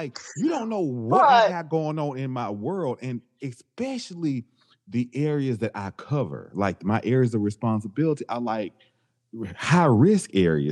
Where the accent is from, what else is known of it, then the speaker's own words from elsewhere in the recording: the South, United States; I grew up in the South. I am Southern. We have different beliefs. We have different values.